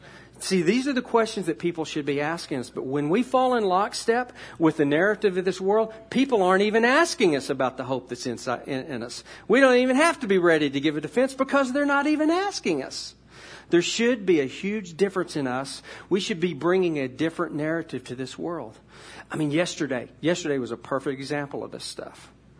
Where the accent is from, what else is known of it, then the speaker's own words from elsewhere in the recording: Texas, United States; also born or lived in Missouri; I'm a Texan, so I understand patriotism, okay? So I'm a Texan American, okay?